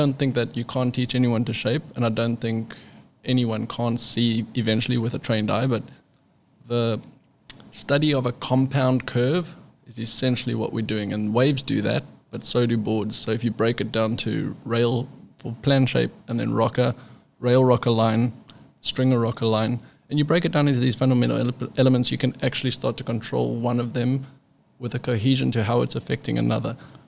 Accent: South Africa; now in California, United States; when I moved to California from South Africa, I kind of got the back door introduction to all the shapers.

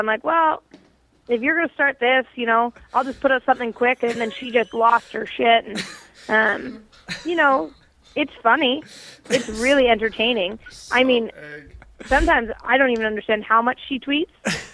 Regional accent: Canada; Canadians, we are nice. Even if we say nasty things, we're still nice.

